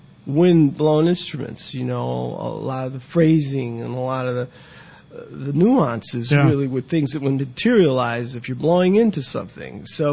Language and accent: English; Chicago, Illinois, United States; I grew up in Wrigleyville. It was Puerto Rican neighborhood, you know. My mom was from Dominican Republic.